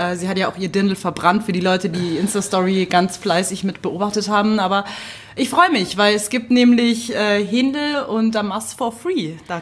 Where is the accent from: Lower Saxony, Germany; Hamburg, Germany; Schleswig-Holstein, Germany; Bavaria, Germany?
Bavaria, Germany; Munich